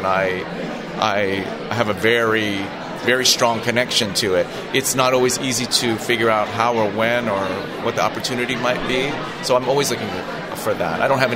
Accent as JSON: {"language": "English", "town": "New York City", "region": "New York", "country": "United States", "said": "Both, lucky to say, are shows that shoot in New York City, because I'm a New Yorker."}